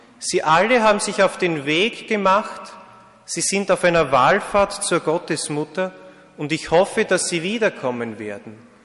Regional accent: Austria; accent: Austrian; ich hoffe, dass Sie auch meinen österreichischen Akzent gut verstehen können.

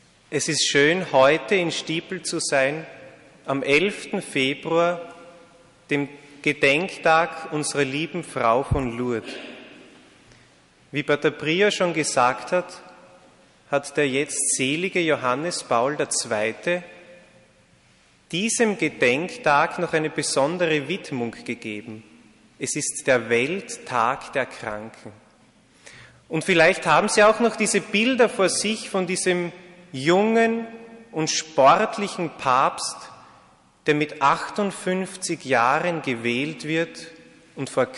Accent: Austria; accent: Austrian; ich hoffe, dass Sie auch meinen österreichischen Akzent gut verstehen können.

